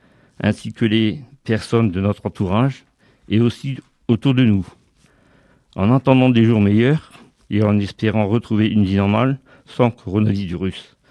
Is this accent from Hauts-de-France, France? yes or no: yes; Annay-sous-Lens, Hauts-de-France, France; d'Annay-sous-Lens